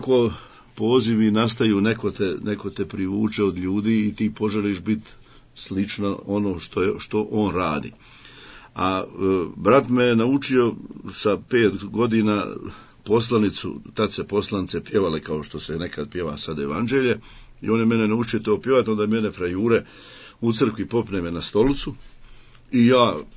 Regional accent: Busovača, Federation of Bosnia and Herzegovina, Bosnia & Herzegovina; Nakon osnovne škole kod nas u Busovači, tad nije bilo srednje škole, nego išlo je se u Zenicu.

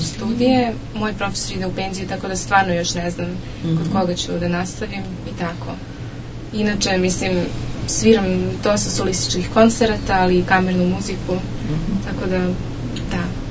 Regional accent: Vienna, Austria; born there; Moja mama iz Beograda, tata mi je iz Beča, ja sam rođena u Beču, sviram violinu, tamo I studiram

